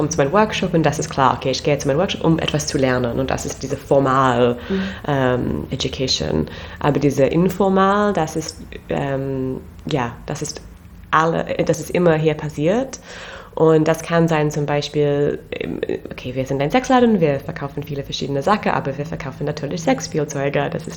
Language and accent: German; England, United Kingdom; German is a second language; moved away as an adult; now in Berlin, Germany; Ja, ich komme aus England und ich bin in Berlin seit 6 Jahren.